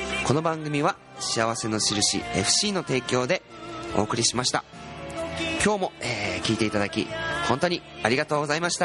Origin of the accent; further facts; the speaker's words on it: Goto, Nagasaki, Japan; 私のふるさと五島列島五島市の方で